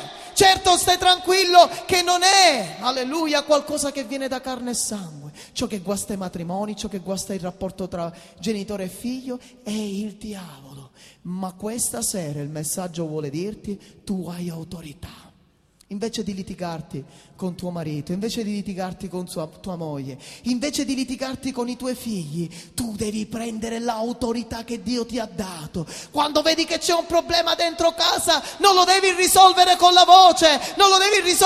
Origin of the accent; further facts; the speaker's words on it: Palermo, Sicily, Italy; sono cresciuto da buon palermitano in quella che è la nostra città.